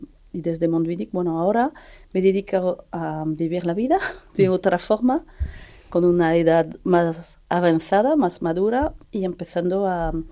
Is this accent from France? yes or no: yes; Pays de la Loire, France; Spanish is a second language; moved away; digo Loira, Loire, porque he dejado mi pueblo hace 40 años y no he vuelto a vivir a Francia.